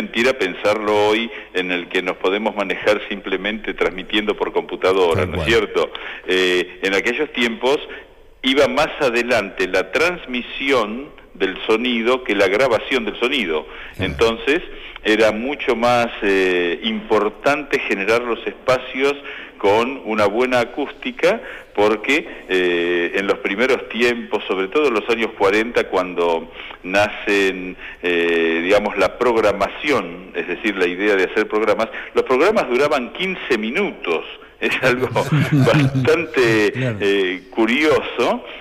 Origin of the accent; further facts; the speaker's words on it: Argentina; lo que somos capaces los argentinos.